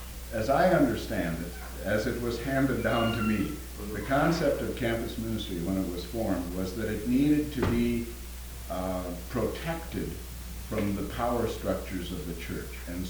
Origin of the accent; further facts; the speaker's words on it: Washington, United States; I'm from Eastern Washington.